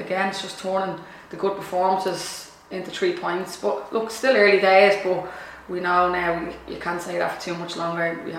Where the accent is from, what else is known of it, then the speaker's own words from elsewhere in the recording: Dublin, County Dublin, Ireland; I grew up in Dolphins Barn in Dublin A, in the flats.